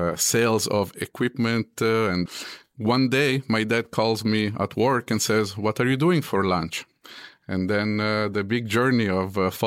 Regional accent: Italy; English is a second language; now in Paso Robles, United States; So I am born and raised in Italy, but moved between Rome, just above Milan, most of my youth, and eventually landed back to Tuscany, where my family from my father's side has had land for a long time.

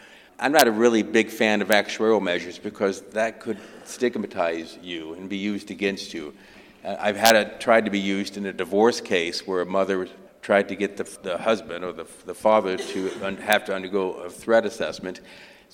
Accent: Lima, Ohio, United States; In my hometown of Lima, Ohio, it was Lima State Hospital

